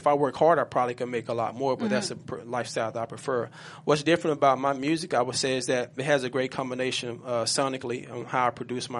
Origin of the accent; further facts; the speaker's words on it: Dallas, Texas, United States; now in Los Angeles, United States; So I'm from Dallas, Texas. I came out to L.A. for a purpose and a reason.